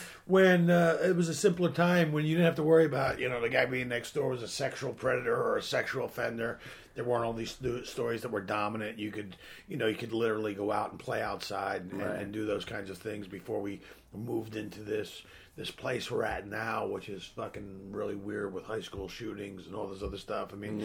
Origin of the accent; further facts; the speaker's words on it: Philadelphia, Pennsylvania, United States; Yeah, I grew up in Philadelphia.